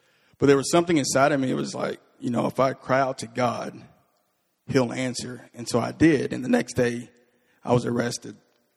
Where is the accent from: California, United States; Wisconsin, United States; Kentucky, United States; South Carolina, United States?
Kentucky, United States; Paducah; I was born and raised in Paducah, Kentucky. It's about 2 hours southwest from here.